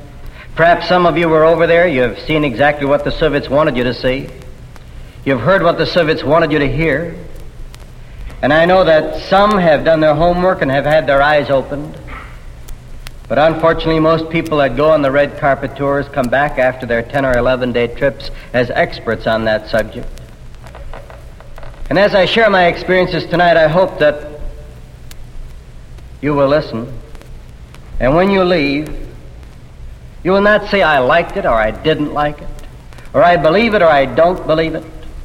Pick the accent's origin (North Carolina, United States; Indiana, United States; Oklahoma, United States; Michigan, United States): Michigan, United States; Detroit; born there; I was born in Detroit, Michigan. I went to school in Detroit. I was brought up just as an average American boy.